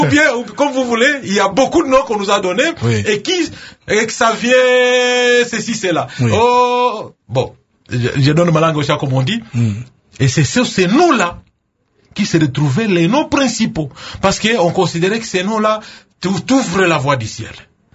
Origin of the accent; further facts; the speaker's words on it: Mbuji-Mayi, Kasaï-Oriental, DR Congo; lorsque vous allez chez nous en Bushimbaï